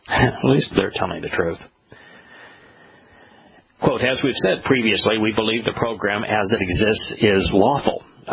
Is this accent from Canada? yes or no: no; United States; Because I am an American, I'm embarrassed to tell you